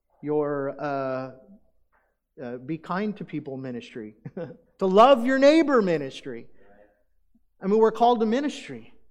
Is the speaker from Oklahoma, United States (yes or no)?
yes; Oklahoma City, Oklahoma, United States; now in Falls City, United States; I grew up in Oklahoma City, major metropolitan, millions of people. And then moving from, you know, big cities to Falls City, it was hard for me at first